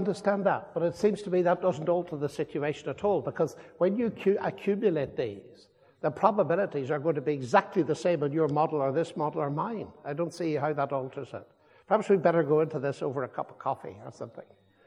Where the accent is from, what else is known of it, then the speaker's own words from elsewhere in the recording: England, United Kingdom; Yeah, sorry, I'm from England.